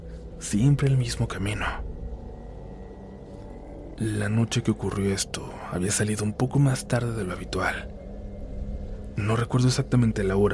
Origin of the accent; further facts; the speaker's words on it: Iztapalapa, Mexico City, Mexico; Soy de Iztapalapa